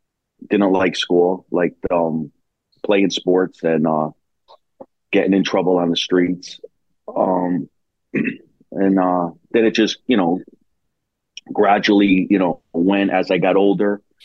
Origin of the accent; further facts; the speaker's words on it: Springfield, Massachusetts, United States; I was born and raised in Springfield. It was a heavily populated Italian city, a lot of immigrants from a couple of small towns of Italy, Naples, and a lot of immigrants from Calabria, Italy.